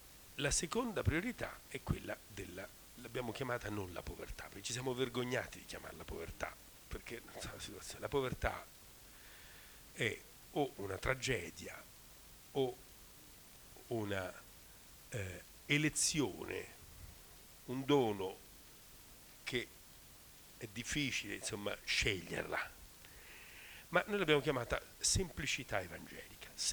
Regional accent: Rome, Lazio, Italy; Ecco, lì sento come romano una forte contraddizione.

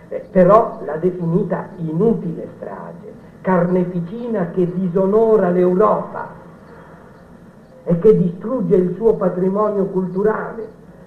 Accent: Liguria, Italy; io sono ligure, e quindi devo ricordare

